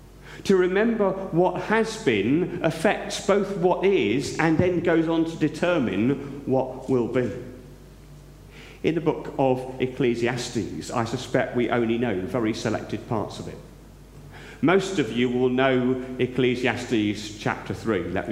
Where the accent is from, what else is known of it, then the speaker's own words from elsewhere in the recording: Reading, South East England, United Kingdom; also born or lived in Tylehurst; When I was age 11 or 12, or at least old enough to head off into Reading, I was born in Tylehurst, to head off into Reading town centre with my pocket money on a Saturday